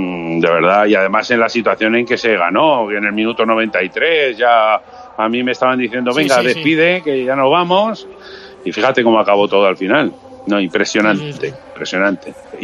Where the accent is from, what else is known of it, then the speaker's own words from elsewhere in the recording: Aragon, Spain; Siendo muy maño él también, ¿no?